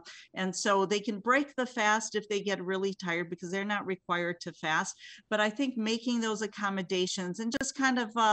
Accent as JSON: {"language": "English", "town": "Milwaukee", "region": "Wisconsin", "country": "United States", "tie": "born or raised there", "also_born_or_lived": "Jerusalem", "said": "Sure. I grew up in Milwaukee, actually, but I came to the United States at 3 years of age. I'm Palestinian, born in Jerusalem. So I'm a naturalized citizen."}